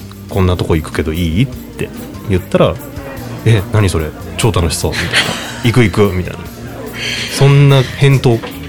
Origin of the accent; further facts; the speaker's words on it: Masuda, Shimane, Japan; born there; 僕が益田生まれで東京に、一回大学で東北に行ったんですけど、で就職で東京に行って、